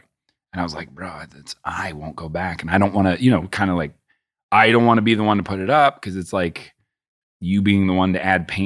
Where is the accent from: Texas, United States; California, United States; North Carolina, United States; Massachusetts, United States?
Massachusetts, United States; Boston; I mean, I grew up in Boston.